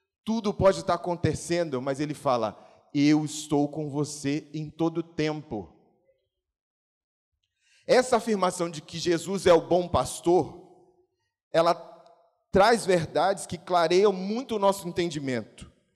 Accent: São Luís, Maranhão, Brazil; Meu, lá em São Luís, para quem não sabe, eu sou de São Luís do Maranhão.

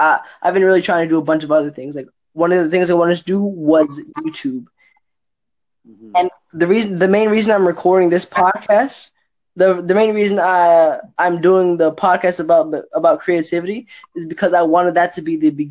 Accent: Virginia, United States; I'm from Virginia. I was actually really surprised. I thought like it was a U.S. exclusive.

